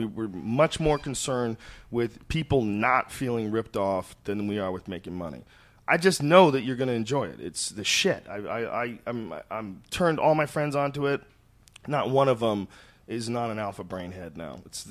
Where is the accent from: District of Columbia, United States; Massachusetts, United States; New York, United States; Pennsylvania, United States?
Massachusetts, United States; Boston; also born or lived in New Jersey; I'm sort of a Boston dude, but I was born in New Jersey, so